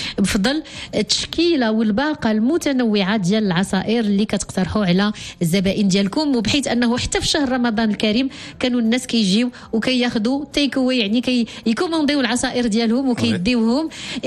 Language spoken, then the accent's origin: Arabic; Morocco; كفكرة شي حاجة اللي جديدة عندنا في المغرب